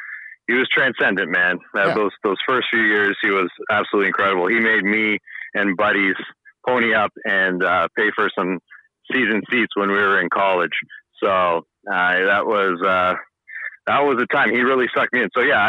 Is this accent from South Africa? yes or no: no; Toronto, Ontario, Canada; I grew up in Toronto.